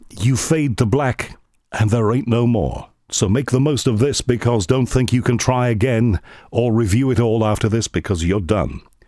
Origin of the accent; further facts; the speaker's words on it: Liverpool, North West England, United Kingdom; I was born in Liverpool, right? And in Liverpool, everybody's a comic. It is the most characterful city, perhaps with the exception of New York, in the world, I believe. And I was very lucky to have been born and brought up there.